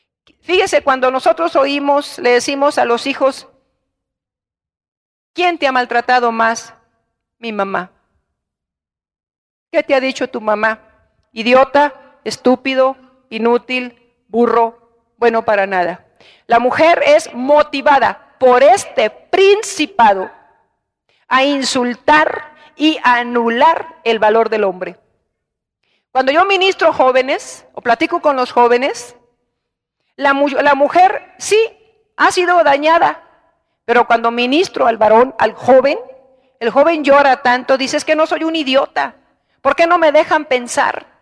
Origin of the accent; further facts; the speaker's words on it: Monterrey, Nuevo León, Mexico; lo que rige a la gente norteña, a los regiomontanos, cuando yo era, vivía allá y siendo regiomontana